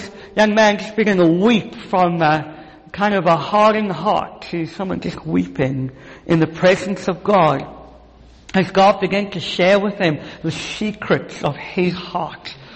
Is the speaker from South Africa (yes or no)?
yes; South Africa; And I want to say our nation, I'm from South Africa, has been blessed already